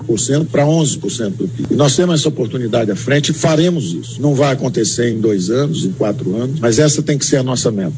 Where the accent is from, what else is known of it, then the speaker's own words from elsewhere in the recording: Brazil; E como eu disse, nós somos brasileiros acima de tudo.